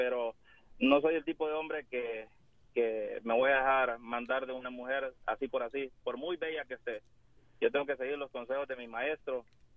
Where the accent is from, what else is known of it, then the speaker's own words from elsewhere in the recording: El Salvador; now in Houston, United States; Soy de El Salvador.